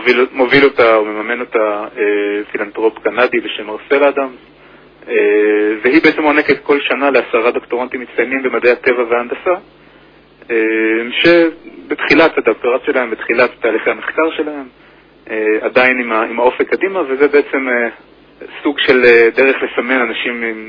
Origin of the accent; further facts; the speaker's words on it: Rehovot, Central District, Israel; also born or lived in United States; now in Jerusalem, Israel; נולדתי ברחובות, לשני הורים שהם שניהם גם אנשי אקדמיה, וגם בילינו כמה שנים בארצות הברית במהלך ההתבגרות שלי. בעצם ברחובות גדלתי כל חיי עד שעברתי לירושלים בתחילת לימודים התואר הראשון ב-2007.